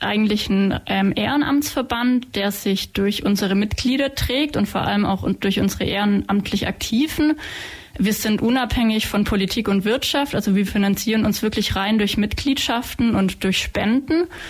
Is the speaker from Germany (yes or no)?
yes; Ulm, Baden-Württemberg, Germany; Und jetzt seit 4 Jahren bin ich eben wieder zurück in Ulm, in meiner alten Heimat